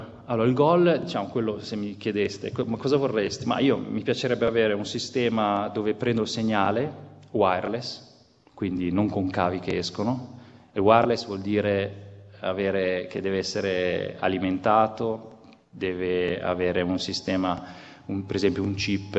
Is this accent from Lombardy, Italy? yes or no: no; Genoa, Liguria, Italy; Io sono genovese